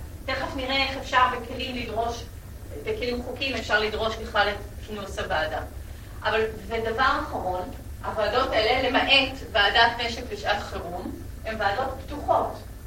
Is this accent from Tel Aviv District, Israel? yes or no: yes; Tel Aviv, Tel Aviv District, Israel; אני באה מעיר תל אביב, 450 אלף בעלי זכות בחירה